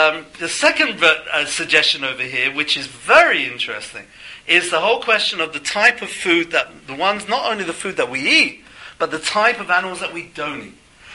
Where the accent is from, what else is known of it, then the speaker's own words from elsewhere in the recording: England, United Kingdom; I come from England, where obviously Thanksgiving was not regular, wasn't a day, any sort of day.